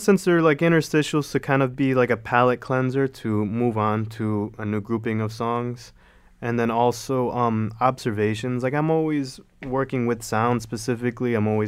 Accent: Florida, United States; I grew up speaking Spanish and English my whole life. And growing up in South Florida, like, everybody I grew up with, most of everyone was from somewhere in Latin America.

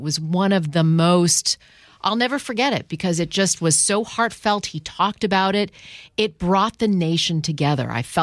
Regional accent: Canada; I'm from Canada.

